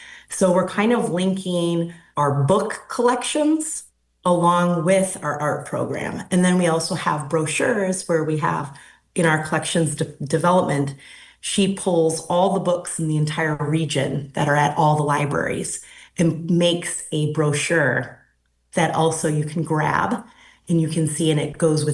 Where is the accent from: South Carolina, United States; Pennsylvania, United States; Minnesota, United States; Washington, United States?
Minnesota, United States; being raised up in the Lakes area. So I grew up in the Ideal Corners area, which is near Breezy Point, Pequot, Jenkins, and Cross Lake.